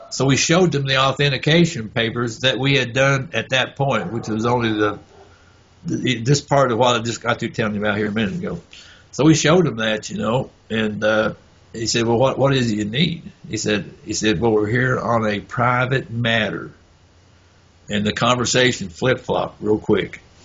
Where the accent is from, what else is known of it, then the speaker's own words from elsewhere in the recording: Kentucky, United States; now in Oregon, United States; And so I was in Oregon. I was originally from Kentucky.